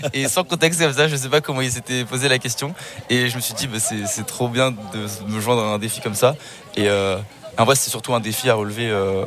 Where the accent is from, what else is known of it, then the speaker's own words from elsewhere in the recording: Sallanches, Auvergne-Rhône-Alpes, France; born there; now in Nancy, France; jusqu'à la ville là où je suis né, donc à Sallanches, en Haute-Savoie.